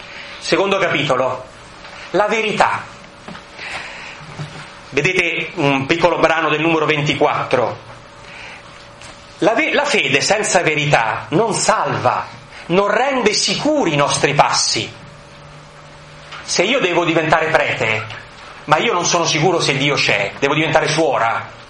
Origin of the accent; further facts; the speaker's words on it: Bologna, Emilia-Romagna, Italy; born there; è vero, sono nato a Bologna, non si sa perché i miei genitori erano tutte altre parti, però è vero, io sono nato a Bologna, sono nato il 2 dicembre 1960